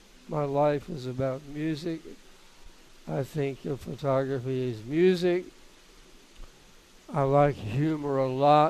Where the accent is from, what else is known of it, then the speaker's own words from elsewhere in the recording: Raleigh, North Carolina, United States; born there; also born or lived in Wilson; Born in Raleigh.